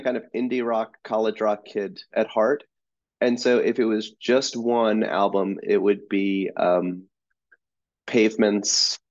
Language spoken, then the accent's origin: English; Long Island, New York, United States; because I'm from Long Island originally